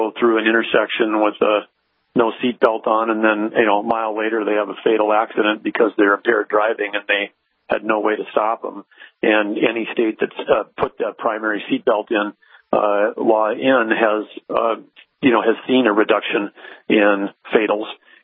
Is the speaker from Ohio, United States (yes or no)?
no; Arthur, North Dakota, United States; I mean, in my hometown, Arthur's got about 350 people